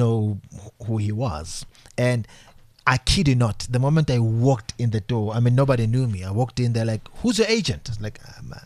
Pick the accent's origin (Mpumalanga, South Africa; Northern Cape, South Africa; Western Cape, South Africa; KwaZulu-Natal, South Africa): Mpumalanga, South Africa; Secunda; I'm from Mbalentle, Secunda.